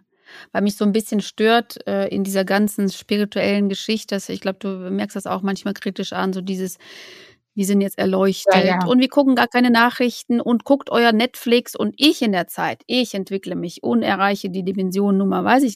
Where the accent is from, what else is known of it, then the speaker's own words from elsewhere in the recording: Kazakhstan; Da wo wir beide herkommen.